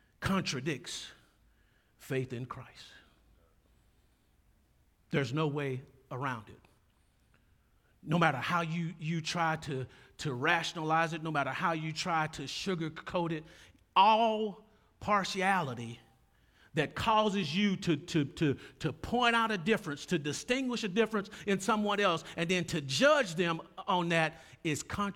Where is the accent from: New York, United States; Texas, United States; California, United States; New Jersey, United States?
Texas, United States; Dallas; I'm a simple person. I'm from Oak Cliff. I'm just a simple person.